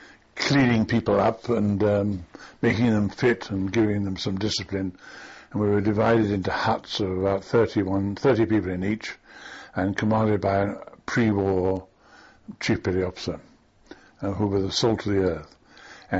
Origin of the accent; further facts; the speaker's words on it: Highgate, London, United Kingdom; I grew up in Highgate, and I attended Highgate School as a day boy, first in the prep school and then in the senior school